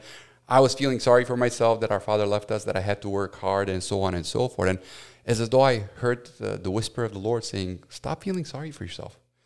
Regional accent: Romania; So I was born and raised in Romania in the dark days of communism.

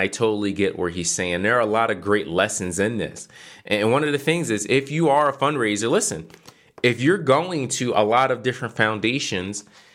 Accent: Philadelphia, Pennsylvania, United States; now in Charlotte, United States; I grew up in Philadelphia. And one of the things growing up in Philadelphia, the city, I think at the time back in the 90s, was like 43% black.

